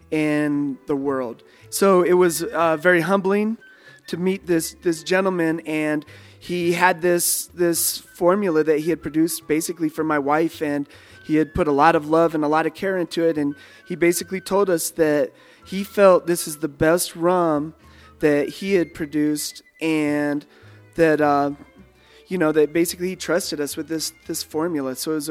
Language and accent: English; United States; Being an American, I wouldn't have access to these people.